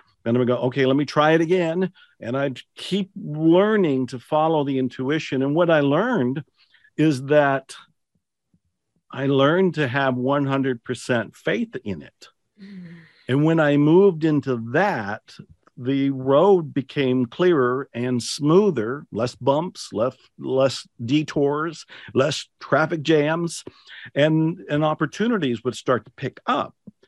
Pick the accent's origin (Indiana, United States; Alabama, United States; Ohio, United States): Ohio, United States; Now you have to remember, I'm in Texas and I grew up in Ohio on Italian food, which I was not getting in Texas.